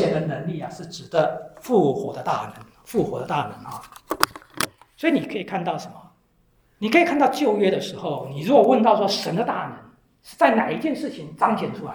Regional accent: China; 我们是中国人啊

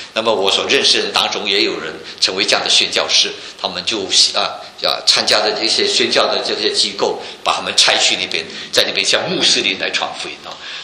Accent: Malaysia; 我在马来西亚成长，我们就知道马来西亚是一个回教化国家

